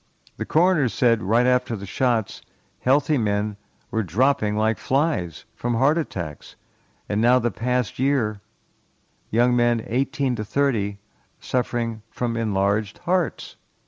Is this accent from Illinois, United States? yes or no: yes; Illinois, United States; I'm from Illinois, and our family fell victim to the jab.